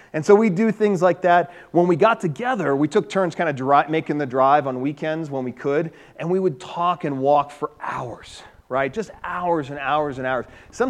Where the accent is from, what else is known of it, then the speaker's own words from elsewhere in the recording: Colorado, United States; born there; I was born and birthed in Colorado.